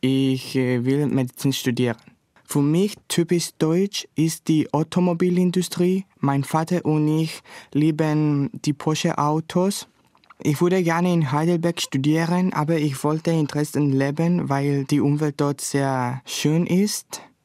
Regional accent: Cyprus; German is a second language; ich komme aus Zypern und ich bin im Jahr 2001 geboren.

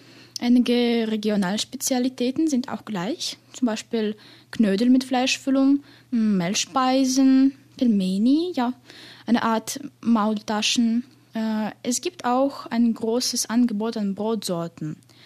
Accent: Belarus; born there; German is a second language; Ich bin in Belarus im Jahr 2000 geboren. Ich lerne Deutsch

